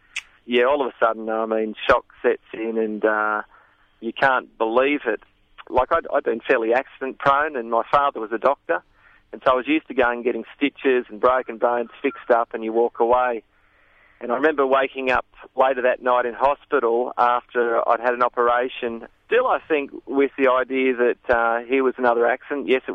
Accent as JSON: {"language": "English", "town": "Sydney", "region": "New South Wales", "country": "Australia", "tie": "born or raised there", "said": "I had a fantastic childhood growing up in Sydney suburbs."}